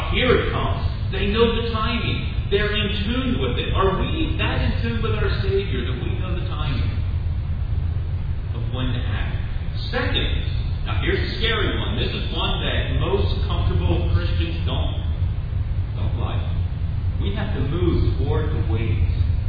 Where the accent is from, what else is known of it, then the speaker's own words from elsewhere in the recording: Delanco, New Jersey, United States; also born or lived in Riverside; You see, in growing up in Delanco and Riverside, the greatest bodies of water we had were the Delaware River and the Ransom Creek.